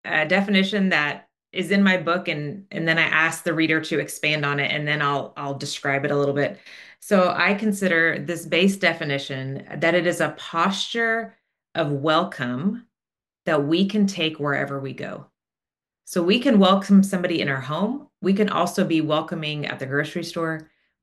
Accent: Houston, Texas, United States; born there; I was born in Houston in the United States. My family immigrated from Tehran and we are Armenian. So I grew up in a household that had three different languages

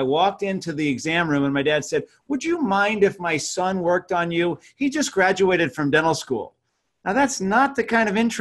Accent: Albuquerque, New Mexico, United States; I am a dentist, and I am a dentist from Albuquerque, New Mexico.

